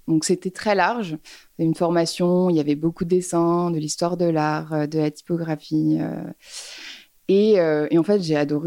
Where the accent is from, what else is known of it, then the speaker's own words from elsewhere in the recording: Paris, Île-de-France, France; Oui, j'ai grandi à Paris. Je suis née à Paris, justement pas très loin d'ici, dans le 17e.